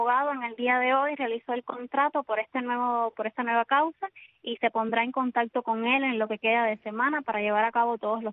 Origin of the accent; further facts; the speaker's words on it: Cuba; como ciudadana cubana